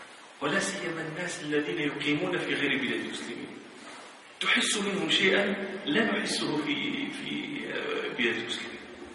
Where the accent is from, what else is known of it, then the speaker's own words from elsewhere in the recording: Bahrain; إذا كان من الأمثال عندنا في البحرين ما في الهم قال كيف هم